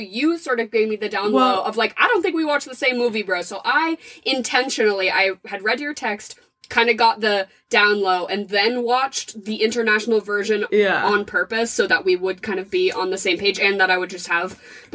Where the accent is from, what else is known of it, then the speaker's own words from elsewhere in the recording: United States; I'm going to say Besson because I'm an American